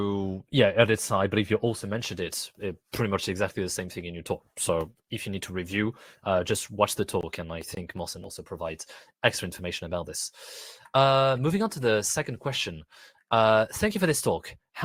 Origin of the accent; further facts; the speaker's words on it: Brazil; I'm from Brazil.